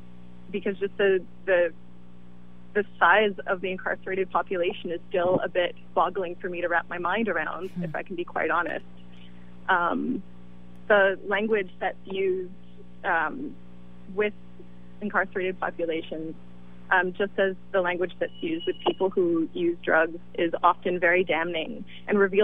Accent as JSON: {"language": "English", "country": "Canada", "said": "I'm also Canadian. Canada is about to legalize cannabis this year."}